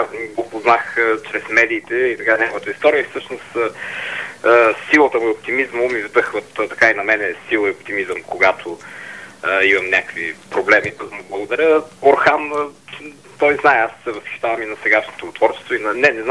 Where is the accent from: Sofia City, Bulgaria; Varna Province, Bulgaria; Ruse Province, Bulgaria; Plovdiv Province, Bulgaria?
Sofia City, Bulgaria; Sofia; от София съм.